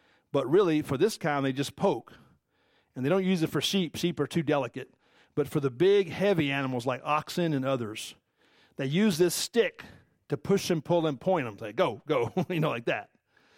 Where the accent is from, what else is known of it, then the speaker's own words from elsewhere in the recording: Atlanta, Georgia, United States; I'm a city guy. I'm Atlanta. I'm from Atlanta, Georgia. I know nothing about farming or animals or anything.